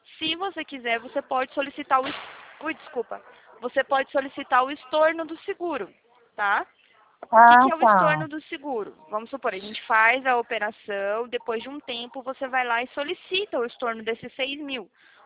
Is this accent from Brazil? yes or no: yes; Prudentópolis, Paraná, Brazil; born there; sou daí do Sul, eu sou calcanhar vermelho, né? Do Paraná. Nasci aí no Prudentópolis, não sei se você conhece, é mais interiorzinho aí, perto de Guarapuava.